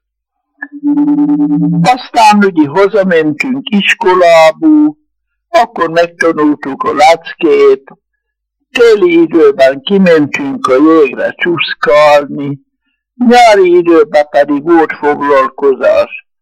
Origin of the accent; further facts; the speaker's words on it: Kará puszta, Trnava Region, Slovakia; születtem 1911. június 21-én. 24-25-26 között történt, ami történetet mondok. Mink laktunk Kará pusztán, egy gazdánál, egy uraságnál, úgy hívták, hogy uraság.